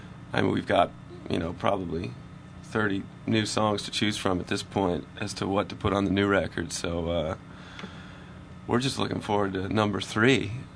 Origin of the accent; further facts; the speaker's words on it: New York, United States; I'm from upstate New York